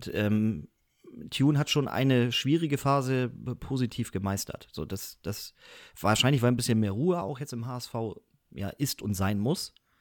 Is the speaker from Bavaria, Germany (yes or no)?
yes; Würzburg, Bavaria, Germany; Also als Würzburger würde ich so sehen